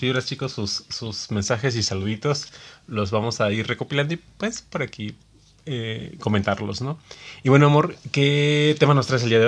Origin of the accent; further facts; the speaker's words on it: Oaxaca, Mexico; now in San Diego, United States; Yo también soy de Oaxaca.